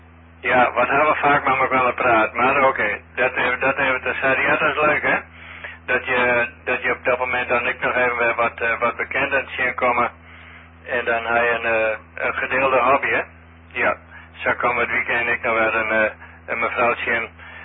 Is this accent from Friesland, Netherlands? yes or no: yes; Drachten, Friesland, Netherlands; En ik kom uit Drachten.